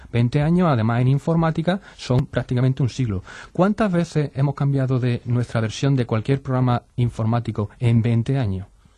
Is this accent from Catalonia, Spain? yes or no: no; Andalusia, Spain; Soy andaluz, exagero siempre un poquito.